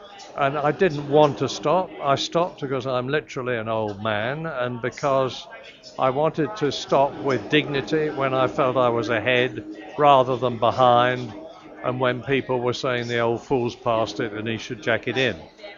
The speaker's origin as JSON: {"language": "English", "region": "England", "country": "United Kingdom", "said": "But from where I come from Britain, from England"}